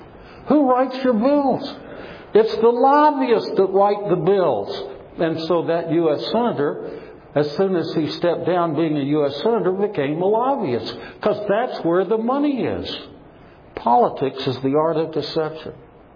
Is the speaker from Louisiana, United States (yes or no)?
yes; Louisiana, United States; Are you kidding me? I'm from Louisiana. At least I have been since 1975.